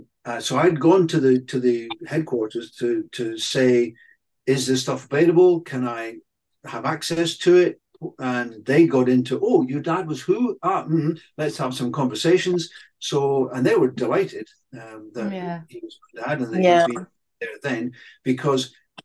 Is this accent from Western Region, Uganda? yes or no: yes; Fort Portal, Western Region, Uganda; also born or lived in Kampala; technically, I was born in Kampala in the capital city, but I grew up in the Kalembe Valley and in Fort Portal.